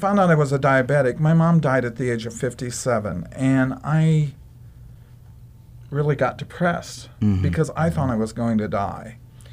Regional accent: Plymouth, Indiana, United States; I'm from Plymouth, Indiana, actually out in the suburbs of Indiana, Plymouth. But, I've grown up all my life there.

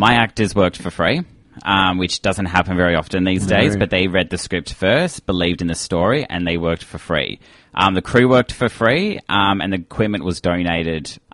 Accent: Melbourne, Victoria, Australia; I'm not from Perth. I'm from Melbourne.

